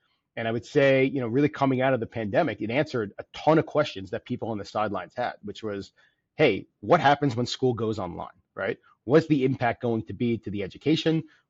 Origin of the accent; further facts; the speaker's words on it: New Jersey, United States; I was living in New York City, I was from New Jersey.